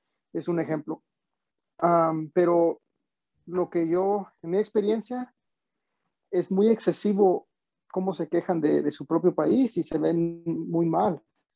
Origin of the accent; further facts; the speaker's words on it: Guanajuato, Mexico; Y yo soy de Guanajuato, del estado de Guanajuato en México